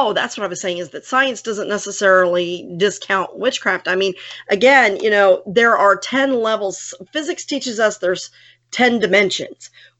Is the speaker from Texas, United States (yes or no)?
yes; San Antonio, Texas, United States; also born or lived in Denver; I was born in Colorado, in Denver, and I have some memories of Denver. But basically, we moved to Texas, to San Antonio, Christmas break of my first grade year.